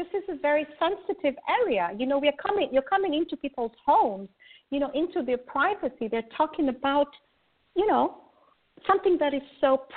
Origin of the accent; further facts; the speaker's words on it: Kenya; I'm originally from Kenya